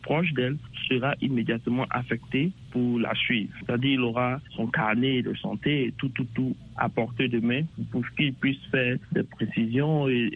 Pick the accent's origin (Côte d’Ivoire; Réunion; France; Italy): Côte d’Ivoire; En tant qu'Ivoirien, nous avons commencé par la Côte d'Ivoire.